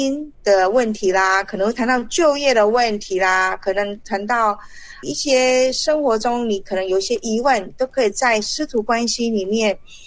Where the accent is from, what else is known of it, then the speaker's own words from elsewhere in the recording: China; 我们中国人常常讲了一生一日为